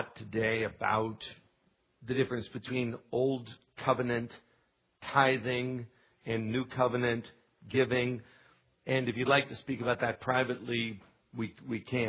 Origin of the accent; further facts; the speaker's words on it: Pennsylvania, United States; As I was raised in Western Pennsylvania, and by no means were we raised in poverty, but by 21st century New York standards, We were a pretty poor family.